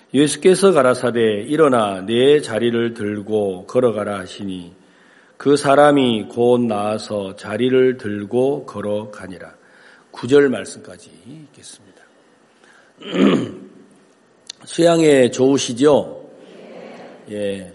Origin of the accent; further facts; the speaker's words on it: Wando, South Jeolla, South Korea; 제 고향이 전라남도 완도군 소암면 비자리 1169번지. 이제 완도도 섬인데 완도에서 100길로 4시간을 더 가야 돼요. 그래서 아주 아무도 찾아올 리가 없는 그 아주 그런 섬에서 태어났습니다.